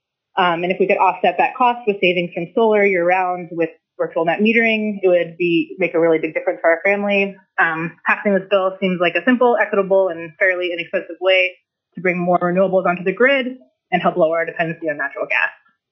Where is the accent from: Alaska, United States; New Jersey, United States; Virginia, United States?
Alaska, United States; Anchorage; I'm a lifelong Alaskan, born and raised in Anchorage